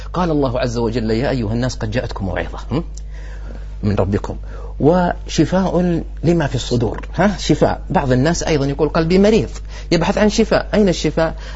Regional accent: Al-Qassim, Saudi Arabia; واحد من الكبار السن عندنا في القصيم كان طريقته عامي

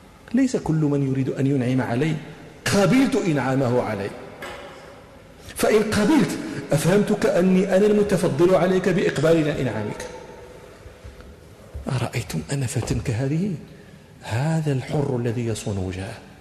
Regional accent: Morocco; من قبيلة المشهورة عندنا في المغرب

